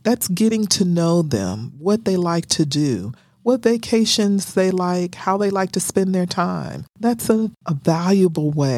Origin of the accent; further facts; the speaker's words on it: Chicago, Illinois, United States; Chicago, Illinois.